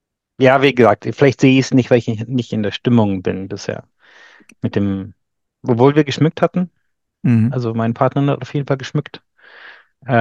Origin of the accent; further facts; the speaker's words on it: Austria; bei uns in Österreich haben wir keinen tatsächlich